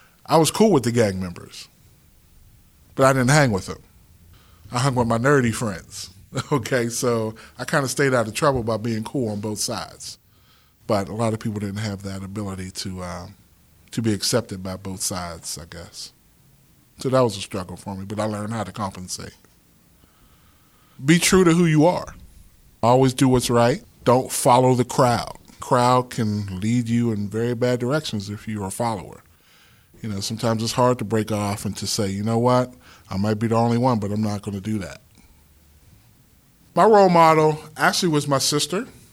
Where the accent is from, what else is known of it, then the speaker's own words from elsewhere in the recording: Homestead, Pennsylvania, United States; I was born and raised in the Homestead area. I went to Steel Valley High School.